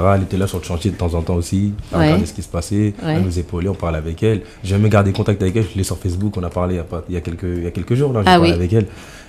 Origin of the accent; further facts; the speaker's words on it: France; pour eux, la France, en gros, on vient de France.